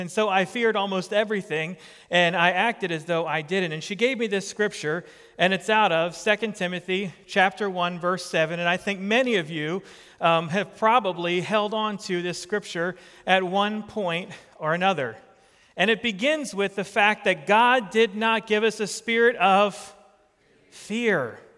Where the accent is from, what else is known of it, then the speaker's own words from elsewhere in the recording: New Jersey, United States; Most of you know that I grew up in New Jersey. All of this was very real to us.